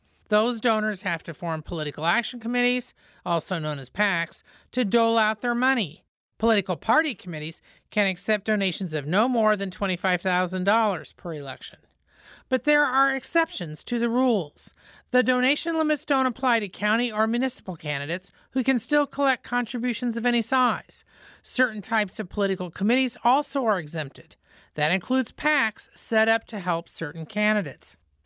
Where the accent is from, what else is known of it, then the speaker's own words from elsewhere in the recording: Indiana, United States; Well, I'm from Indiana, so you got to be a little bit of a Colts fan.